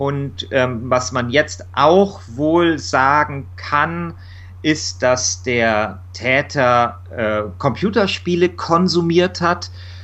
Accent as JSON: {"language": "German", "town": "Munich", "region": "Bavaria", "country": "Germany", "tie": "born or raised there", "said": "Ich bin dort in Mosach groß geworden. Das ist so ein, ja, Arbeiterviertel, ein bisschen so im Münchner Norden."}